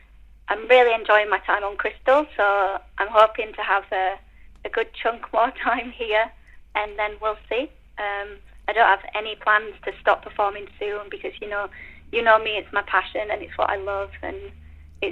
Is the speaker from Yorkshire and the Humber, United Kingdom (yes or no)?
yes; Tingley, Yorkshire and the Humber, United Kingdom; I'm actually from Tingley.